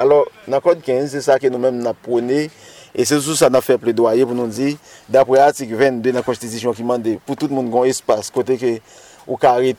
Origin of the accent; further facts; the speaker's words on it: Haiti; parce que moi, je suis haïtien. Je suis haïtien